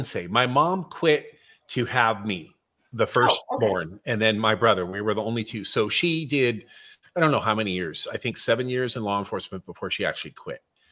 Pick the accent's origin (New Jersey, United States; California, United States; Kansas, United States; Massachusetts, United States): California, United States; now in Seattle, United States; I grew up in California, but now for the last 30 years have lived in Seattle.